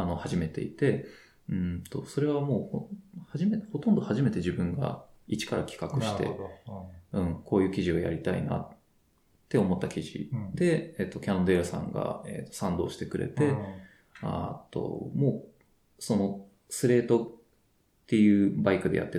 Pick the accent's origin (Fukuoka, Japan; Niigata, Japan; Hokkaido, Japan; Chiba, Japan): Chiba, Japan; もともと自分は、出身地の、その千葉の田舎の山の方とかを駆け巡ってたわけですけど